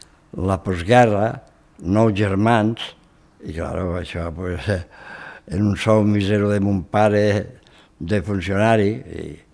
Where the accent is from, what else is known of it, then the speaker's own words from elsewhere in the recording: Tortosa, Catalonia, Spain; also born or lived in El Perelló; Jo sóc de Tortosa.